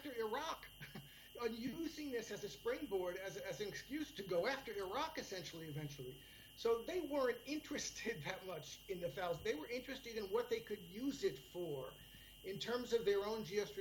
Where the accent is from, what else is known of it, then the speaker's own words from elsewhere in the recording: United States; I mean, look, as an American, we pay.